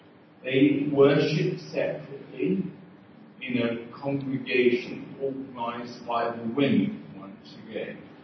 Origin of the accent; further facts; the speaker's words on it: England, United Kingdom; I think I'm from England. I'm not there very much.